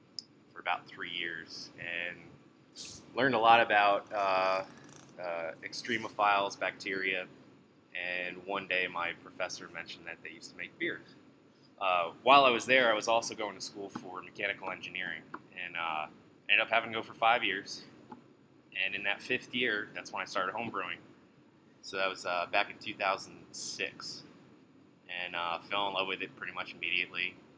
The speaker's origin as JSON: {"language": "English", "region": "New Jersey", "country": "United States", "tie": "born or raised there", "also_born_or_lived": "Philadelphia, United States", "moved": "as an adult", "lives_now": "Asheville, United States", "said": "I was born in New Jersey, grew up there, and then lived outside Philly, and didn't like it at all."}